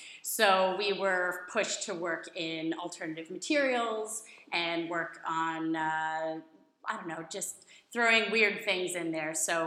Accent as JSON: {"language": "English", "town": "Toronto", "region": "Ontario", "country": "Canada", "said": "I'm originally from Toronto, and I was pretty fortunate to have gone through an art school from grade 4 to 12"}